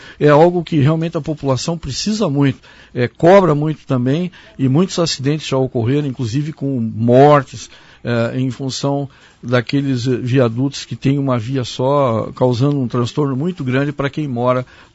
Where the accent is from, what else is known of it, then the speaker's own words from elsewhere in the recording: Porto Alegre, Rio Grande do Sul, Brazil; born there; apesar que eu nasci em uma capital, foi em Porto Alegre.